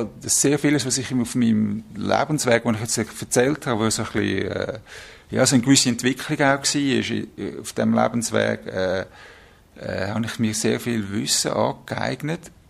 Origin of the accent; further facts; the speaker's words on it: Zug, Switzerland; ich bin 56. Ich bin ursprünglich aus dem Kanton Zug, dort aufgewachsen.